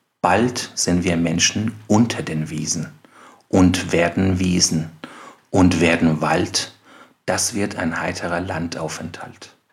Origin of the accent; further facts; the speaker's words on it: Iran; German is a second language; Ich kann mich auch erinnern, als Jugendlicher im Iran, da war ja Musik zum Beispiel verboten.